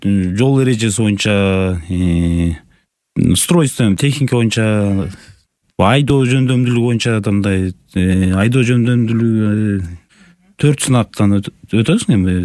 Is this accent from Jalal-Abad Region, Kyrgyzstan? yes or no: no; Sary-Döö, Issyk-Kul Region, Kyrgyzstan; Мен өзүм Ысык Көл областынын Түп районун Сары Дөө айылында туулуп чоңойгом. Ошол Сары Дөө айылынын орто мектебин бүтүргөм. 5-1 тууганмын, мен 2-сүмүн.